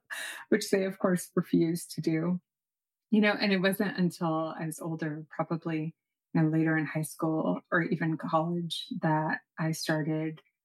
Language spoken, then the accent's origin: English; New York City, New York, United States; born there; So my father is Tunisian. My mother is Swiss. I was born in New York City, and I have 3 passports